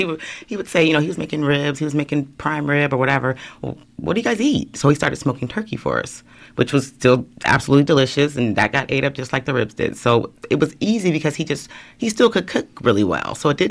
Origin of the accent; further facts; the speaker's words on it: Los Angeles, California, United States; now in Portland, United States; He did not care that he moved to Portland because we are originally from Los Angeles.